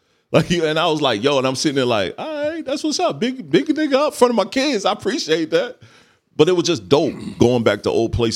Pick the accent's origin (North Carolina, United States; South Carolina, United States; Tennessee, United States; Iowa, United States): South Carolina, United States; Myrtle Beach; And then when I started driving, dog, I was from Myrtle Beach. I took my boys to my old court that I used to play at in Myrtle Beach.